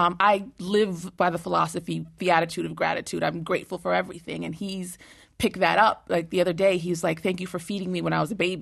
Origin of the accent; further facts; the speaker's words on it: Nigeria; born there; I was born in Nigeria.